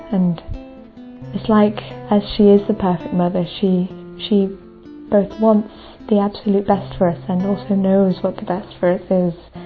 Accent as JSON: {"language": "English", "region": "England", "country": "United Kingdom", "said": "I'm 21 years old and I'm from England."}